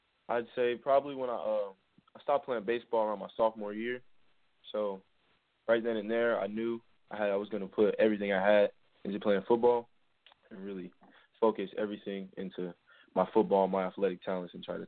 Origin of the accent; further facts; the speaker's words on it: Florida, United States; I am from Broward County, more like Cold Springs, Florida. A little area.